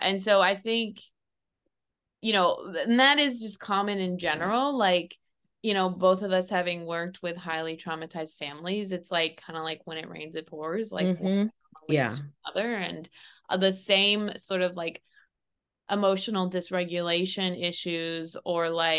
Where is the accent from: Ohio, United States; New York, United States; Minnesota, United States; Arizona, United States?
Ohio, United States; Oh, I'm from Ohio. That's sad.